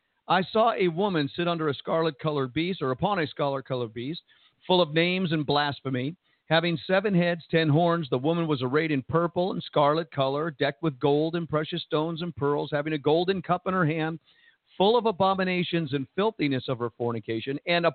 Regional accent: New Jersey, United States; born there; I was born Catholic in New Jersey.

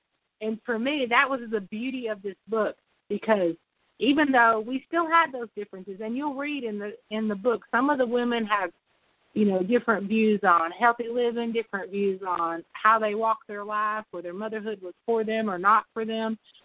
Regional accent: Texas, United States; My friend and I, we're from East Texas, and women are just not celebrated out here like they should be.

